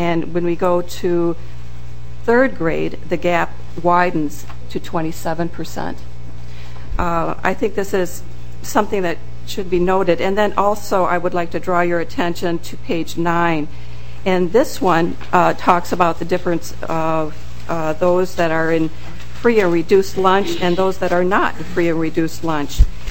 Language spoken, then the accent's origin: English; Burnsville, Minnesota, United States; I am from Burnsville, and I saw this on the schedule